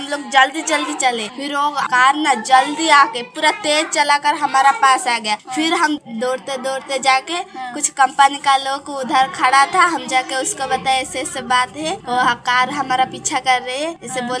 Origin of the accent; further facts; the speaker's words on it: Assam, India; मैं असम से आई हूँ।